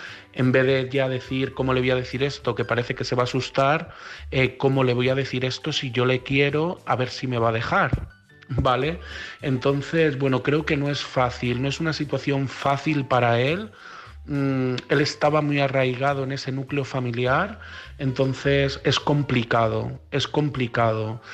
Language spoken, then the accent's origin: Spanish; Madrid, Community of Madrid, Spain; de Madrid y me gustaría opinar